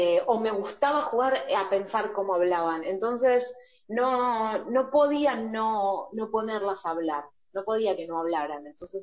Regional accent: Ramos Mejía, Buenos Aires Province, Argentina; yo soy de Ramos, que es de donde yo nací y donde viví y me crié, pero vivo en tal lugar, que es donde vivo, que ahora hace 10 años que vivo en el mismo lugar

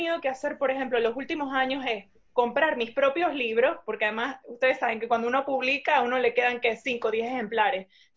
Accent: Venezuela; now in Houston, United States; Y, por ejemplo, en mi departamento solo somos dos venezolanas.

